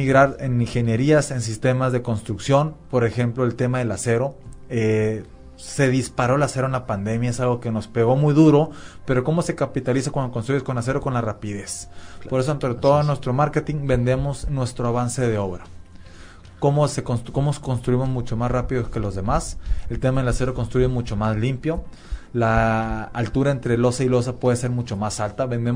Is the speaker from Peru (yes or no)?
no; Monterrey, Nuevo León, Mexico; also born or lived in Querétaro; now in Mérida, Mexico; yo vengo de Monterrey, viví en la ciudad de Querétaro, una ciudad también muy muy rentable, pero nada comparable a lo que tenemos aquí en Mérida. Ya cumplo 12 años aquí en Mérida